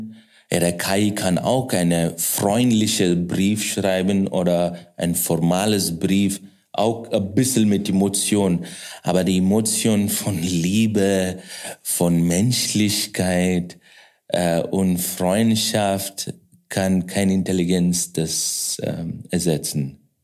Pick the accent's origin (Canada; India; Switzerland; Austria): India; Bangalore, Karnataka; German is a second language; ich komme aus Indien, südlich von Indien, Bangalore.